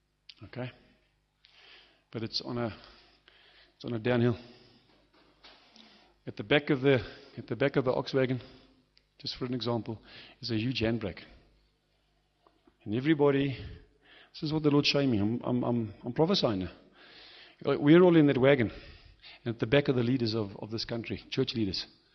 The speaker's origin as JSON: {"language": "English", "town": "Ventersdorp", "region": "North West", "country": "South Africa", "said": "because I come from Ventersdorp"}